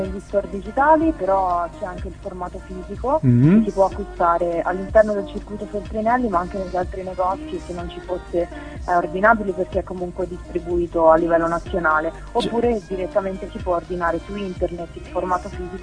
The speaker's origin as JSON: {"language": "Italian", "region": "Tuscany", "country": "Italy", "said": "sono toscana, anche se ho vissuto per un periodo a Roma"}